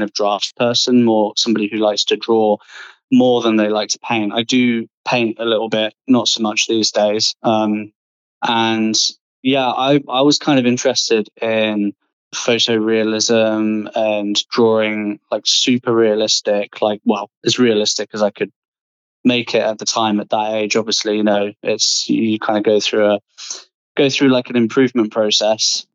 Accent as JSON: {"language": "English", "town": "Diss", "region": "East of England", "country": "United Kingdom", "tie": "born or raised there", "also_born_or_lived": "Southampton / Bournemouth", "said": "I spent most of my childhood in a small market town called Diss, which is... That's D-I-S-S. It's just basically in between Norfolk and Suffolk, which is kind of the middle of nowhere here in the UK. It's a very rural sort of area."}